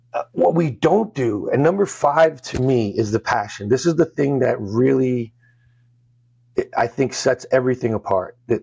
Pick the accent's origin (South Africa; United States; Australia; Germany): United States; New York; full disclosure, I'm Sicilian from New York, and we're not known for our patience.